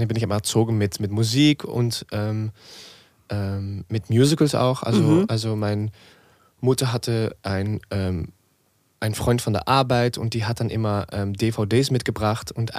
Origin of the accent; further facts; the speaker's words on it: North Brabant, Netherlands; German is a second language; Aber ich komme aus Brabant, das ist ziemlich südlich auch. Aber eher an der Grenze von Belgien.